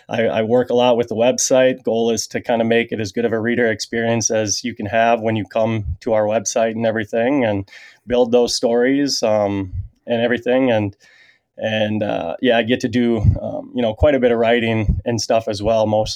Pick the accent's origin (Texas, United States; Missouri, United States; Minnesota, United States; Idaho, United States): Minnesota, United States; growing up in Minnesota, I always was, you know, very familiar with the Minnesota side of Outdoor News